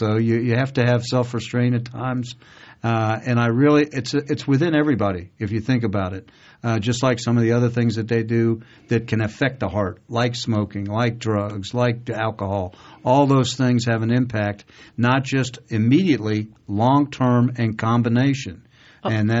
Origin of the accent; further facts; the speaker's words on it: Miami, Florida, United States; I'm used to a good deli sandwich. I'm from Miami. My parents are from New York, all right?